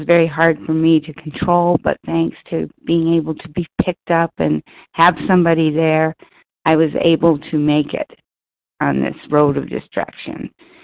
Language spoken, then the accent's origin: English; Minnesota, United States; I'm from Minnesota